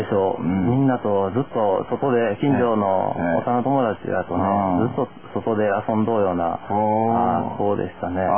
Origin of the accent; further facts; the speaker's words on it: Kamigori, Hyogo, Japan; 兵庫県の、 あの赤穂郡上郡町って。